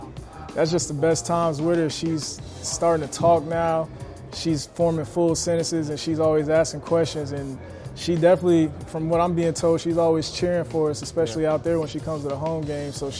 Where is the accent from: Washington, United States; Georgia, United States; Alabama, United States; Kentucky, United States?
Georgia, United States; Atlanta; also born or lived in Dallas, Texas; I was born in Dallas, Texas, but I'm raised in Atlanta, Georgia. Been raised there since 15 months, so I call that home.